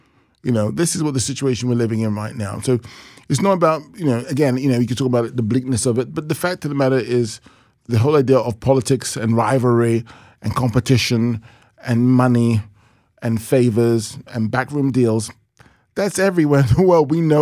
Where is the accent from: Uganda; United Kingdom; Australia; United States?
United Kingdom; London; as a 13-year-old black child growing up in London